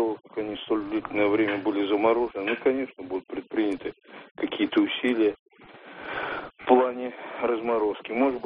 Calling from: Moscow, Russia

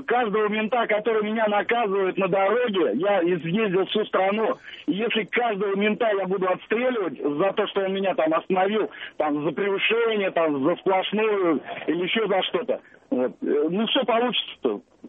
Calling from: Ufa, Bashkortostan, Russia; я из Уфы, дальнобойщик.

